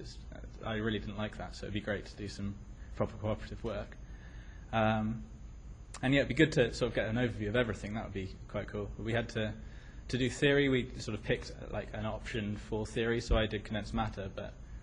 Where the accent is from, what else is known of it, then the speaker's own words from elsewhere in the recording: England, United Kingdom; from England.